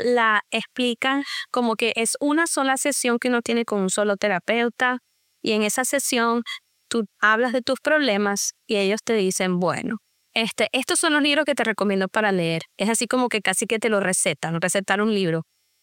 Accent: Venezuela; moved away as an adult; now in Lafayette, United States; soy venezolana, más importante que todo. Como muchos de los latinos que sabemos de nuestros traumas, salí de Venezuela y emigración forzada

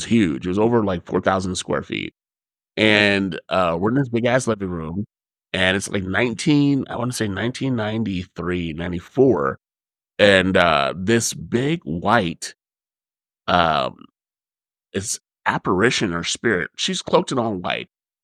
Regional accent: Las Vegas, Nevada, United States; It's in Las Vegas, as everybody knows I'm from Vegas.

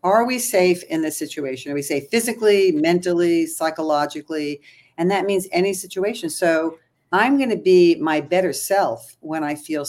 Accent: United States; But as an American, I was also treated differently than somebody from Southeast Asia, another woman.

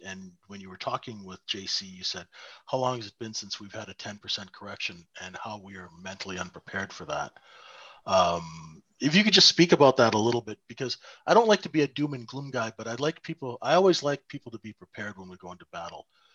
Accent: Canada; even though I'm a Canadian and I was nowhere near it

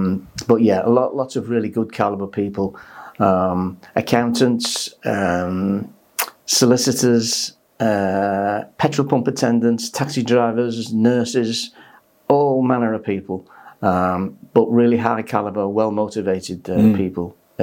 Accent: Liverpool, North West England, United Kingdom; also born or lived in Kendal / Carlisle / Gateshead / Durham; now in Wirral, England; I live on the Wirral at the moment. I've lived on the Wirral for nearly 40 years, although I don't come from the Wirral, I come from Liverpool. Moved around the UK quite a lot, lived in Kendal, lived in Carlisle, lived in Gateshead, I've lived in Durham, I've lived in Edinburgh

